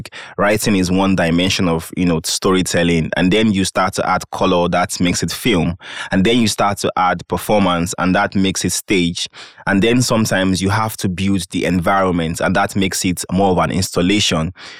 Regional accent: Nigeria; now in Lüneburg, Delaware, United States; I am a student from Nigeria, currently studying at Lufana University in Lüneburg.

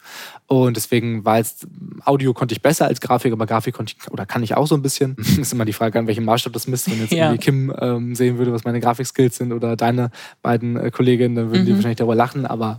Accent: North Rhine-Westphalia, Germany; now in Lüneburg, Germany; ich komme aus NRW. und war vorher noch nie in Lüneburg

